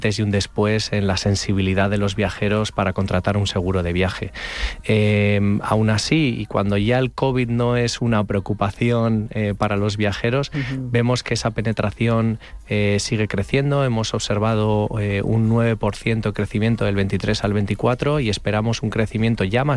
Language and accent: Spanish; Valladolid, Castile and León, Spain; ir a pasar las Navidades a Valladolid, que es de donde yo soy.